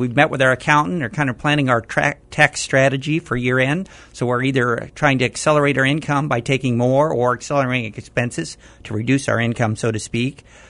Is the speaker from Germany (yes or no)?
no; Shirley, Illinois, United States; Well, I'm from Shirley originally. Grew up here right at south of town.